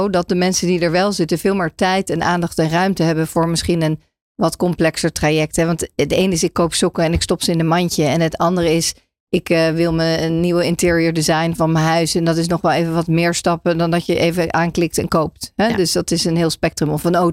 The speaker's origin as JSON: {"language": "Dutch", "country": "Netherlands", "said": "Ik las laatst trouwens dat wij als Nederlanders eigenlijk helemaal niet degene zijn die voorop lopen in het gebruik van LLM's en prompten."}